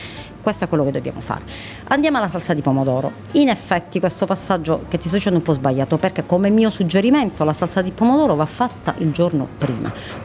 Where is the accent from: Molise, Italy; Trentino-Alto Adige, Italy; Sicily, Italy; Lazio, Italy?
Sicily, Italy; Allora, io sono siciliana, il cuore ce l'ho là, non c'è niente da fare.